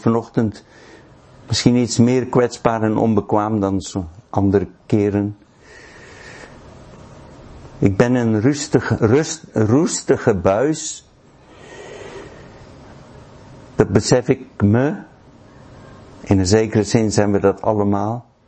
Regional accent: Pretoria, Gauteng, South Africa; wij zijn opgegroeid, geboren en getogen in Zuid-Afrika. En wij woonden in Pretoria, als kind ben ik daar opgegroeid.

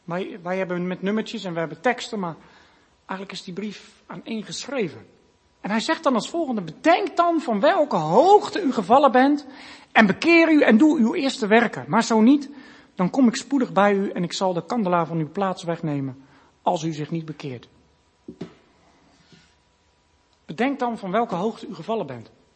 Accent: Rotterdam, South Holland, Netherlands; als Rotterdammer zouden we natuurlijk kunnen zeggen

